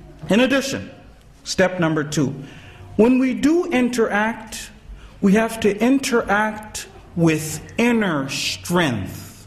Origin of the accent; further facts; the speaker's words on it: United States; I'm an American. We like basketball.